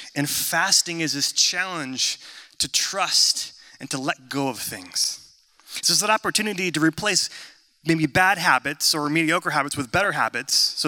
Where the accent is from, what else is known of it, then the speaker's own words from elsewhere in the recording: California, United States; I grew up in Northern California at the foothills of Sierra Nevada Mountains.